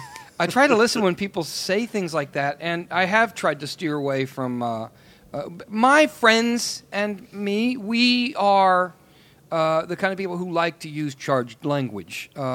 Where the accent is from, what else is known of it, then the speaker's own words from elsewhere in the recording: Midwest, United States; As a comic growing up in the Midwest, it was amazing to watch language just become this thing that had to be avoided.